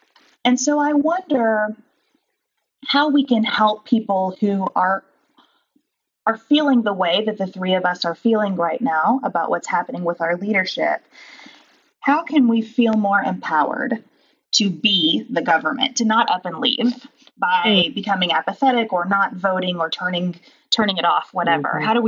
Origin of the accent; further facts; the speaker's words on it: Kentucky, United States; My parents were always critical of people, and you know, I grew up in Kentucky, that we would say, who up and left church.